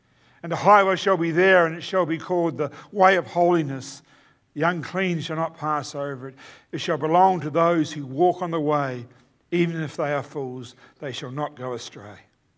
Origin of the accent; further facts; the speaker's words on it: New Zealand; Now, being a New Zealander, we study sheep.